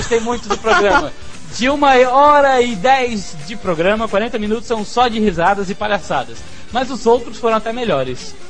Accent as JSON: {"language": "Portuguese", "region": "Rio de Janeiro", "country": "Brazil", "said": "eu sou carioca assim"}